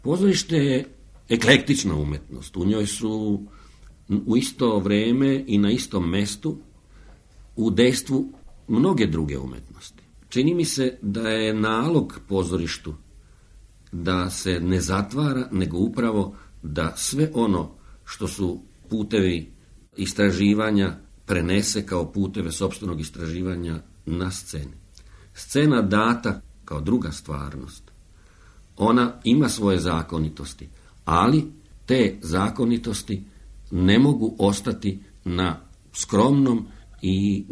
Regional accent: Bosnia & Herzegovina; jer ja sam i Bosanac, prema tome mi je i ekavski mi je rodni govor.

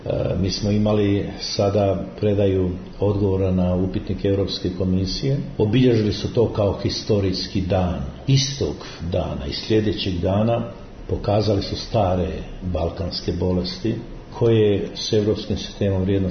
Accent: Croatia; Ja to govorim kao Hrvat.

